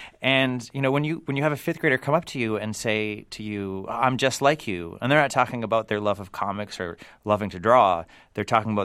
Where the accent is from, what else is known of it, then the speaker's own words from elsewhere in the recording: Worcester, Massachusetts, United States; No, I grew up in Worcester, and Worcester is like another character in this book.